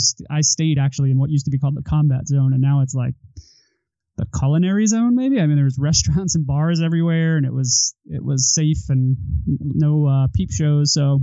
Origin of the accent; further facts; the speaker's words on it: Franklin Square, New York, United States; I am a Long Island boy. I grew up in Franklin Square, New York is the name of the town. I went to a really small school.